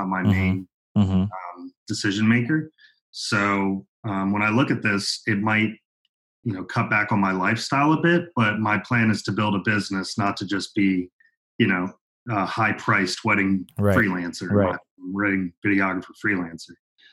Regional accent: Virginia, United States; also born or lived in New York; Yeah, I mean, I grew up in Virginia, so it's good to be home, good to be around family. I miss New York, of course.

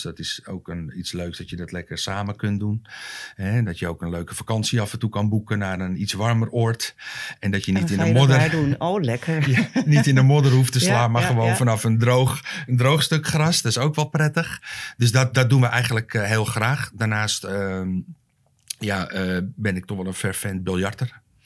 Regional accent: Haarlem, North Holland, Netherlands; now in Zandvoort, Netherlands; Ik ben geboren getogen in Haarlem en sinds 2002 woonachtig in Zandvoort.

